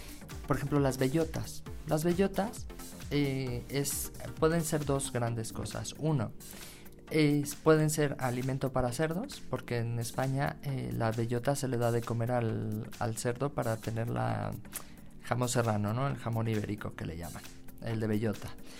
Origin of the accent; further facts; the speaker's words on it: Mexico; como mexicana que soy, me encanta participar siempre que vengo